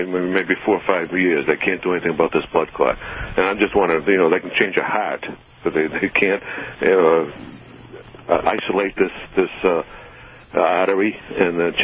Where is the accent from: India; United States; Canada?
United States; Framingham, Massachusetts; I'm from Framingham. I graduated with Art Del Pret.